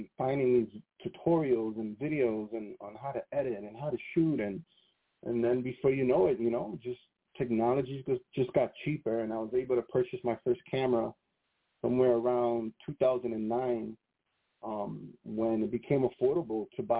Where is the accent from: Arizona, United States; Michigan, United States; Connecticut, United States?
Connecticut, United States; Hartford; So, yeah, so I grew up in Hartford my entire life, born and raised. Bought a home with my wife and raising my family here in Hartford as well.